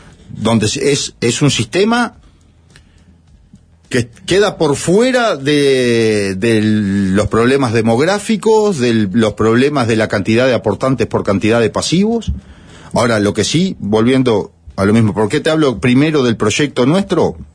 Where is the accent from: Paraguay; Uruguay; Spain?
Uruguay; Paso de los Toros, Tacuarembó; te puedo poner un ejemplo, la de mi pueblo, Paso de los Toros